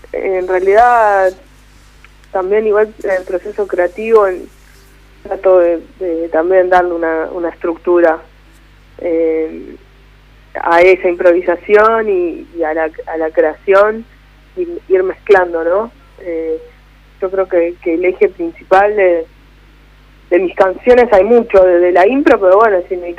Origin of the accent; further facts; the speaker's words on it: Coghlan, Buenos Aires, Argentina; Fui al centro, soy de Coghlan.